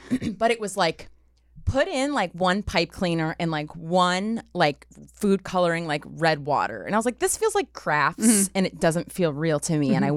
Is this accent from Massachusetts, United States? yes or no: yes; Massachusetts, United States; I mean, I grew up in Massachusetts, so it was right there. I mean, it wasn't really. I'm from a different part, but it was there.